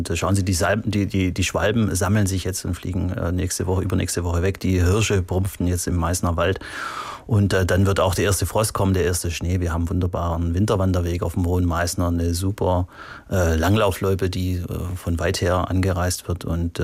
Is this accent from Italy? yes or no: yes; Italy; now in Germany; Ich stamme ja aus Italien und wie ich hierher kam, habe ich gesagt, Mensch, die machen ja eine Wurst, die ist luftgetrocknet.